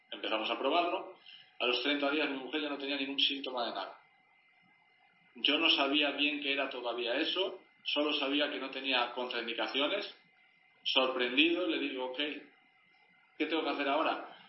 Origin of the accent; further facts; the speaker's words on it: Galicia, Spain; mi mente decía, más soy gallego, los gallegos tienen fama de ser desconfiados, ¿no?